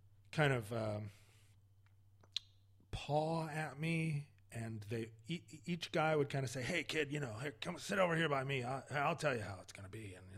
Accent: Alaska, United States; I was from Alaska, so I didn't have a very good. I mean, Alaska is part of America, but it's also a foreign country in a way.

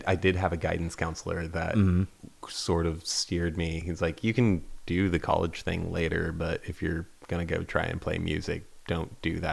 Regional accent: Wasilla, Alaska, United States; I mean, it's not a thing that existed growing up in Wasilla, Alaska.

